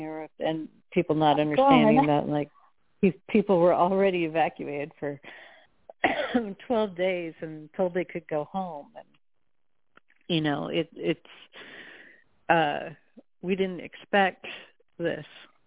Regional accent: Los Angeles, California, United States; now in Plumas County, United States; I'm from Los Angeles, but I've been up in Plumas mm-hmm. County, California for 20 years

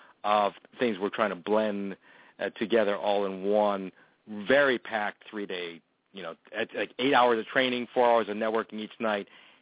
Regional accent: Hawaii, United States; And as you know, I'm being from Hawaii

